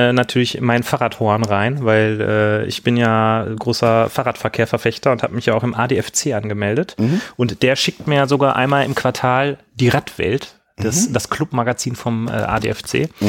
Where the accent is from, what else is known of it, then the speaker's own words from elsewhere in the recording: North Rhine-Westphalia, Germany; Junge, ich bin in der Nähe von Gelsenkirchen aufgewachsen.